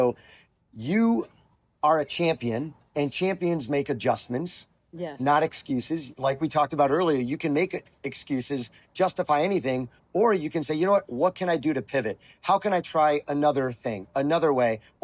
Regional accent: Florida, United States; so I grew up in South Florida and I was living in Tampa Bay, but where I got asked to compete was in Atlanta, Georgia.

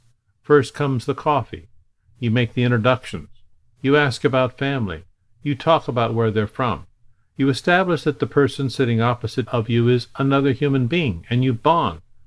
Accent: Alaska, United States; I remember growing up in Alaska

